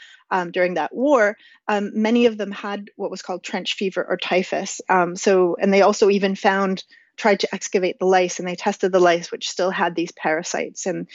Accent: Canada; as a Canadian who wears a toque in the winter

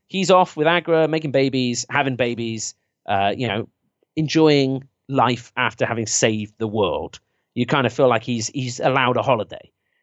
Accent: England, United Kingdom; It's kind of like me as an English guy wanting to try and get the empire back together.

